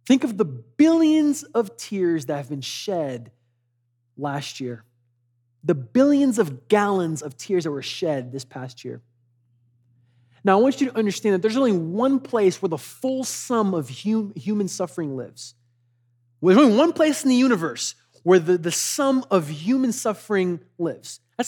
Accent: Angola; English is a second language; moved away; I was originally from Angola, Africa, and it's been just great to live in a country where complicated surgeries have such high success rates.

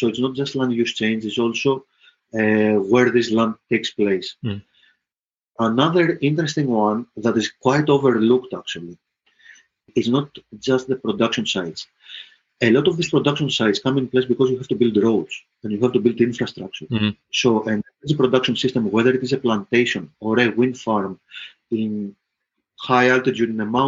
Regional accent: Greece; I come from Greece

